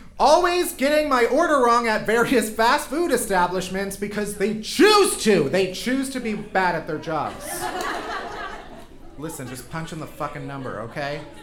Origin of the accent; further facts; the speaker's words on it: Chicago, Illinois, United States; Listen, I'm from Chicago, okay? We say everything weird.